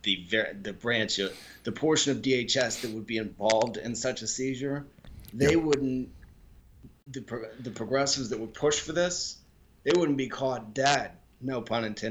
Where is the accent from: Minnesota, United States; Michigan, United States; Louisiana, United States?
Louisiana, United States; New Orleans; I'm from New Orleans. I mean, you and I both have our experiences with violence.